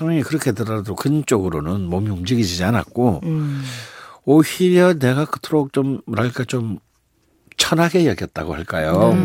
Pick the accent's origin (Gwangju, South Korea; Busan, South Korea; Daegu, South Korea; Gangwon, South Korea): Busan, South Korea; 그래서 그러고 저는 또 다시 이제 부산 고향인 부산에서 솔로 올라왔고